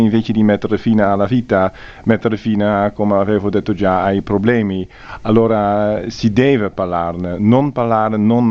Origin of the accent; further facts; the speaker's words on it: Netherlands; Italian is a second language; sono nato e cresciuto in Olanda, ho scritto il libro in olandese